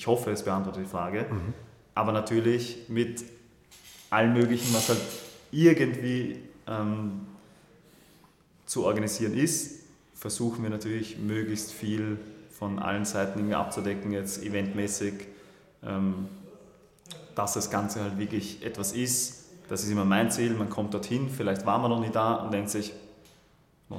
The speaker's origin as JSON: {"language": "German", "region": "Vienna", "country": "Austria", "said": "ich sage immer, ich bin echter Wiener. Ich war selten so stolz, Wiener zu sein, wie an dem Tag."}